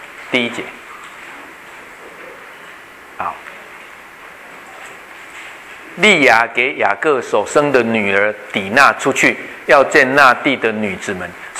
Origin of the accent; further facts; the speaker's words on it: Taiwan; 所以我们台湾人的信仰其实对神还是有这样的一个大概的这样区别